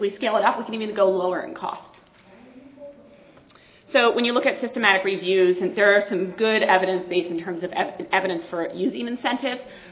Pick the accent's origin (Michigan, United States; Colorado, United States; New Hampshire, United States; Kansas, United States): Colorado, United States; So while I'm in from Colorado, you all, you may, if you've been following these maps, know that we were blue for a while.